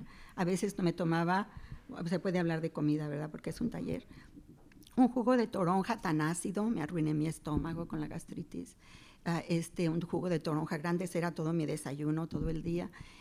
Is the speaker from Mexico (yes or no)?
yes; Mexico; moved away as an adult; Después de que me casé, ya me vine de México a los 18 años.